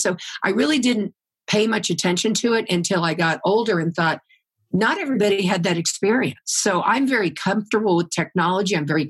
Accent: Orlando, Florida, United States; one example of that would be that I grew up in Orlando, Florida.

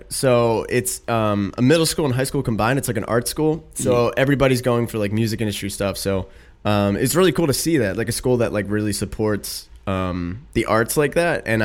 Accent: Philadelphia, Pennsylvania, United States; now in North Hollywood, United States; But no, we're from Philadelphia, but we're broadcasting this from North Hollywood, California.

